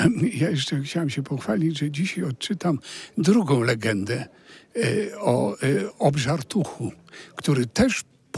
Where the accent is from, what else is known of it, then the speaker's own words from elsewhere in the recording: Silesian Voivodeship, Poland; also born or lived in Warsaw; moja rodzina pochodzi z Poznania i mimo, że chowałem się tutaj na Śląsku, urodziłem się przez przypadek w Warszawie w czasie okupacji